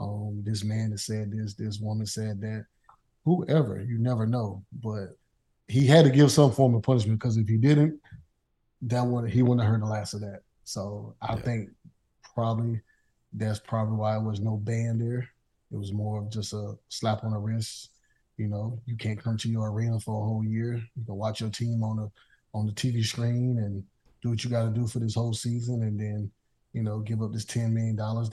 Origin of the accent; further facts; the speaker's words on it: the South, United States; me growing up in the South and just you know witnessing and dealing with a lot of stuff within my time.